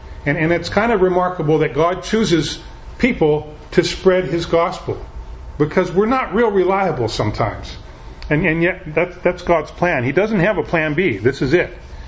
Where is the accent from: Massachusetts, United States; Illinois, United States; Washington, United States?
Washington, United States; Ruston; I was raised in Ruston. How many of you know where Ruston is?